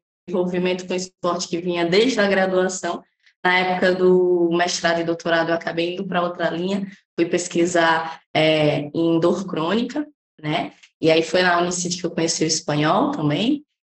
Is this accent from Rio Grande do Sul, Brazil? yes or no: no; Alagoas, Brazil; eu sou de Alagoas